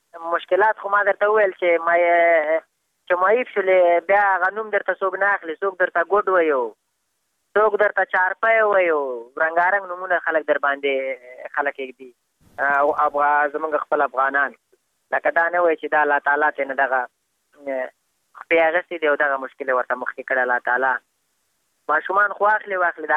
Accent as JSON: {"language": "Pashto", "country": "Afghanistan"}